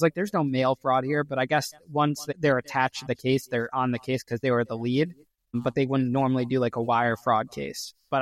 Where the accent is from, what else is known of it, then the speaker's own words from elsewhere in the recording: Danbury, Connecticut, United States; the famous Danbury, Connecticut prison, which Orange is the New Black is based on. And that was my hometown.